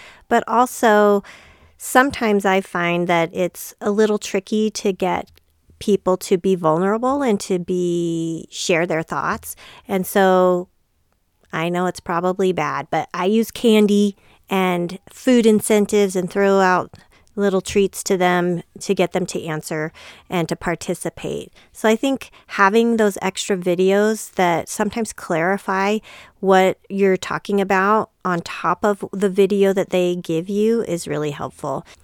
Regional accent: Colorado, United States; And we're from Colorado, so we went down to Colorado Springs.

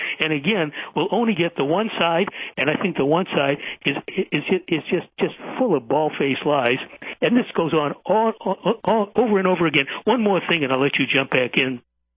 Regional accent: Boston, Massachusetts, United States; a spot I know well because I grew up in Boston

